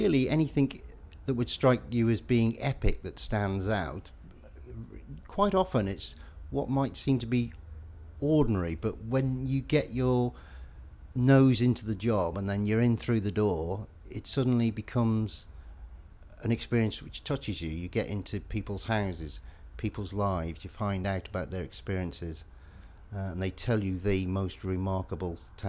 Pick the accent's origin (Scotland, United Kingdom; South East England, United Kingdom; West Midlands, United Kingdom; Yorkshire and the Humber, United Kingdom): West Midlands, United Kingdom; Shrewsbury; I'm 53 and I come from Shrewsbury in Shropshire.